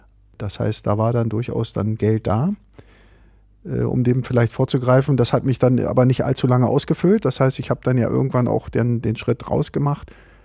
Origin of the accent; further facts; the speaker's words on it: Berlin, Germany; Aufgewachsen im Märkischen Viertel, also heute sagt man dazu sozialer Brennpunkt.